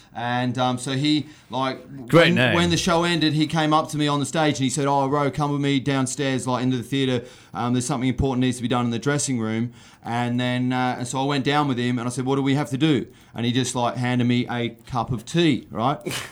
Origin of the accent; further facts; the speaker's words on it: Australia; moved away as an adult; now in Scotland; Well, no, I'm from Australia.